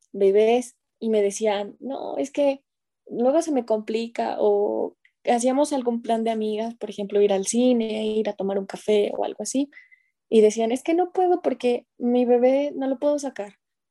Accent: Apizaco, Tlaxcala, Mexico; soy de aquí, de Apizaco, Tlaxcala, que últimamente se ha dicho que Tlaxcala no existe, pero sí existimos, aquí estamos. Y pues soy joven, soy estudiante de una licenciatura en criminología y criminalística, tengo 22 años

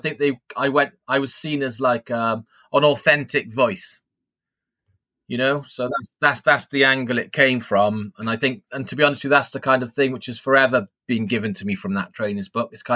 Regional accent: United Kingdom; I'm British.

